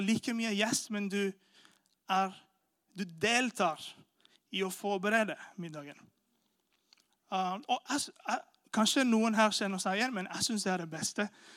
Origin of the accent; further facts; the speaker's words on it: India; also born or lived in Venezuela; now in Norway; Jeg kommer da fra en latinsk kultur. Og i en latinsk kultur, jeg kommer fra Venezuela, for dere som ikke kjenner meg, ble oppvokst i India.